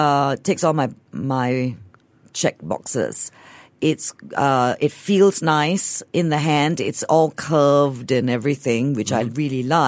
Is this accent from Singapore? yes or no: yes; Singapore; I am Singaporean.